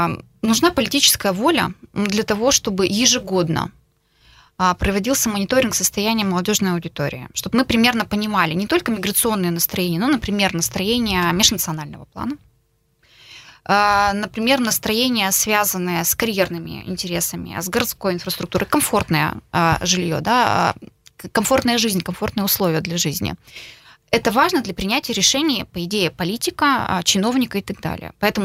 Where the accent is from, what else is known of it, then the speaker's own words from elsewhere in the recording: Kungur, Perm Krai, Russia; now in Perm, Russia; Я сама приехала из Кунгура. Приехала из Кунгура учиться, уже имея образование бухгалтера автотранспорта, с четким намерением получить высшее образование и вернуться в из Перми в Кунгур.